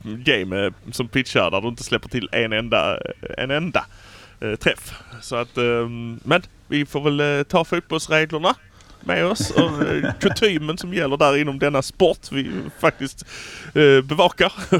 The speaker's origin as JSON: {"language": "Swedish", "town": "Malmö", "region": "Skåne", "country": "Sweden", "said": "vi är från Malmö, nu kör vi!"}